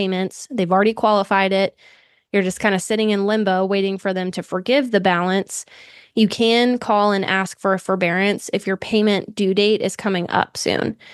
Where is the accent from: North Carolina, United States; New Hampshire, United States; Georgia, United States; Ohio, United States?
Georgia, United States; Atlanta; a conference called FinCon for financial content creators in Atlanta, my hometown.